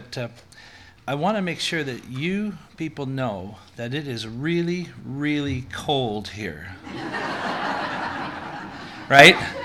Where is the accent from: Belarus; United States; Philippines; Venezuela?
United States; Seattle, Washington; Well, we're from Seattle, of course, we're Seahawks fans.